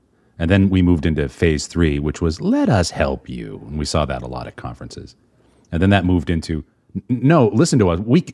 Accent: Boston, Massachusetts, United States; WBZ here in my hometown of Boston

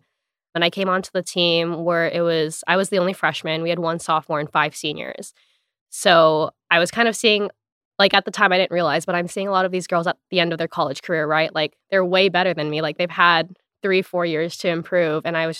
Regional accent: Hawaii, United States

